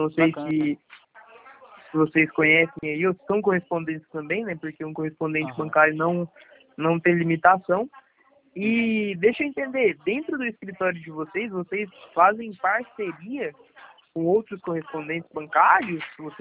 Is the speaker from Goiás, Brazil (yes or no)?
yes; Goiânia, Goiás, Brazil; Sou de Goiânia